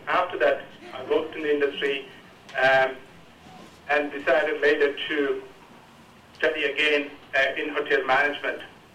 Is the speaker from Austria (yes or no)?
yes; Austria; also born or lived in India; I was born in India, but more or less grew up in Austria, where I spent many years throughout my life.